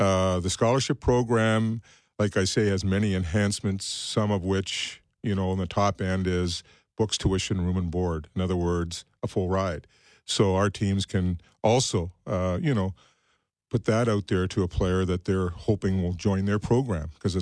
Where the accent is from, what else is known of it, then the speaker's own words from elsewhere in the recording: Bathurst, New Brunswick, Canada; I know that I heard you mention Acadie Bathurst. That's my hometown.